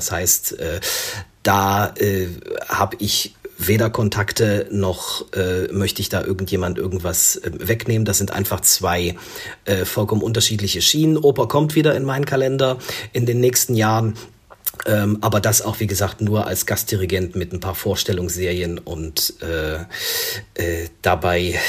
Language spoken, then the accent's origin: German; Germany; born there; Ich bin ja in Deutschland geboren. Ich habe nie in Polen gelebt, bin da auch nicht zur Schule gegangen, spreche aber genauso wie wir uns jetzt auf Deutsch unterhalten, fließend akzentfrei, könnte ich das Gespräch auch auf Polnisch führen.